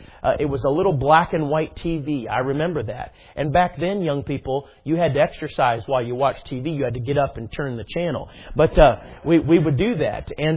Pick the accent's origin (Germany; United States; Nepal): United States; Schererville, Indiana; Kevin Lael was my first friend, and we grew up in Indiana, Schererville, Maryville, right on the border.